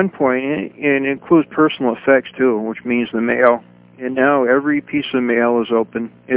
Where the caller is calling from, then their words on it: Maine, United States; I'm calling from Maine.